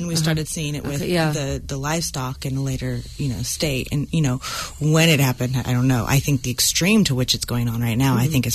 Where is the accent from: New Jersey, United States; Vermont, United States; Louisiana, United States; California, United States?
California, United States; Sebastopol; I grew up in Sebastopol raising animals. You know, I'm not a farm girl because it was more of a homestead.